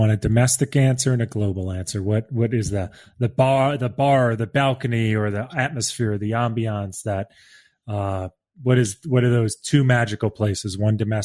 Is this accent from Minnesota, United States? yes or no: no; Boston, Massachusetts, United States; accent: Boston; I think my old Boston accent came through there.